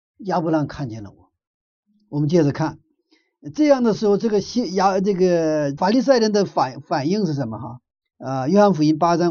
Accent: China; 就像我们中国人这个熟悉我们的这种这个玩象棋一样，是吧？

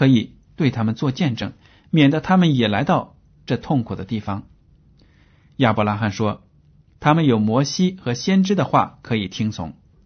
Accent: China; 这种讲法和我们中国人讲的那种善有善报、恶有恶报是非常的相似的

